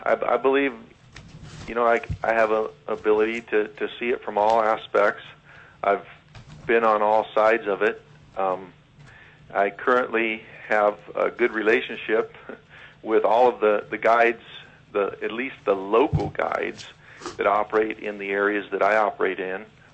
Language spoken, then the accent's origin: English; Glen Allen, Virginia, United States; I was born in Glen Allen and grew up in this area.